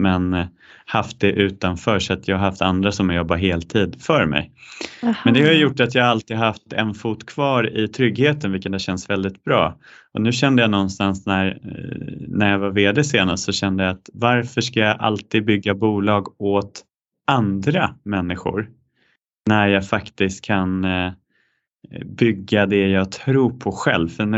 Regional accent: Kiruna, Norrbotten County, Sweden; som ursprungligen kommer från Norrland, jag kommer från Kiruna.

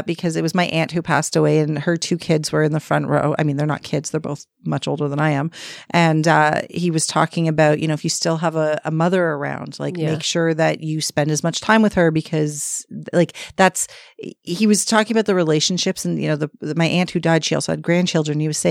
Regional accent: Ontario, Canada; born there; I should say, my father's a newfie. I was born here in Ontario.

